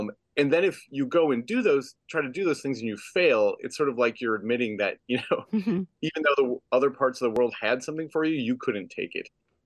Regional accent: Wausau, Wisconsin, United States; which was also a set in Wisconsin, but in my hometown of Wausau.

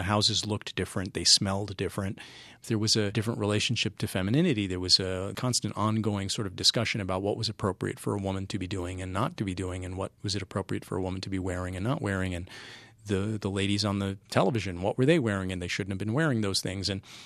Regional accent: Milwaukee, Wisconsin, United States; I loved growing up in Milwaukee. I loved growing up in Wisconsin. I always felt very accepted.

